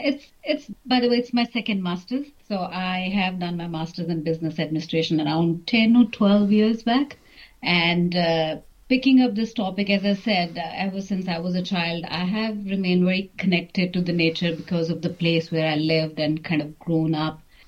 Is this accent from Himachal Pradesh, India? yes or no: yes; Dalhousie, Himachal Pradesh, India; now in Wellington, New Zealand; I grew up in a very beautiful small town called Dalhousie in India. And it's a hill station and a tourist destination known for its stunning natural beauty.